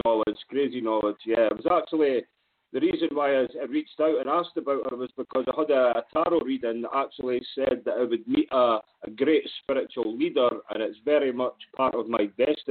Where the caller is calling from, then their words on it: Glasgow, Scotland, United Kingdom; I'm coming from Glasgow. I'm in Glasgow in Scotland